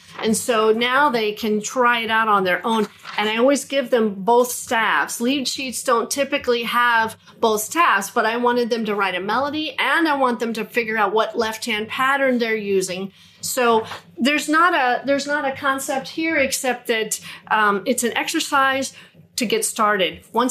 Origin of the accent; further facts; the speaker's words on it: Corpus Christi, Texas, United States; And this older gentleman lived in our city. I'm from Corpus Christi.